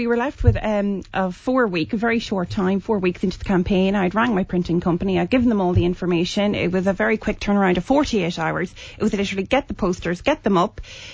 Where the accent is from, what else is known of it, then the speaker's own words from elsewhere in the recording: Ireland; one thing that has really resonated here with us as Irish people